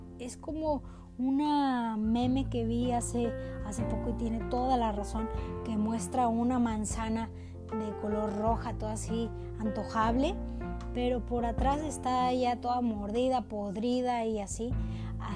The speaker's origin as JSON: {"language": "Spanish", "country": "Mexico", "said": "es parte tal vez de nuestra cultura como mexicanos"}